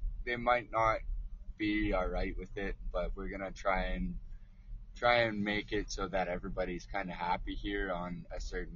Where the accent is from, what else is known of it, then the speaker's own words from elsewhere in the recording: Alberta, Canada; I'm not sure about the different police officers running around here. I'm from Alberta